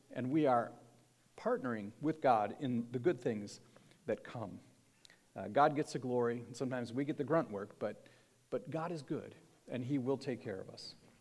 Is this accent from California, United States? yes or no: no; Michigan, United States; As you might know, I grew up near Detroit, and of course, Motown was still a pretty big deal in the late 60s, early 70s